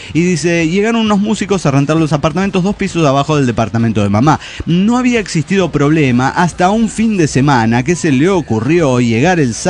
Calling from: Mexico City, Mexico; de Ciudad de México.

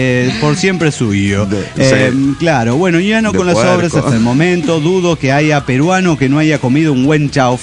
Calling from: Cochabamba, Bolivia; de Cochabamba, Bolivia.

